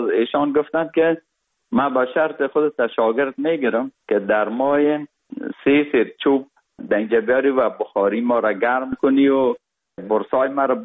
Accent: Kabul, Afghanistan; also born or lived in Parwan Province; از او 40 روزه بودیم که پدرم مرا کابل آورد، چون وظیفه ایشان در کابل بود و ما در سایه کوتی سنگی کابل بزرگ شدیم.

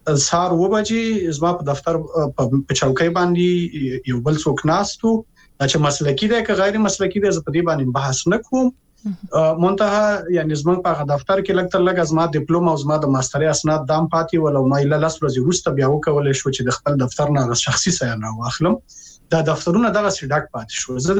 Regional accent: Afghanistan; زه افغان یم

